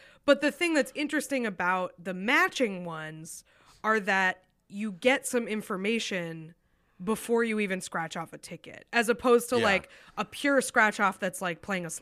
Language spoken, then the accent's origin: English; New Hampshire, United States; And then in 1964, my home state of New Hampshire became the first state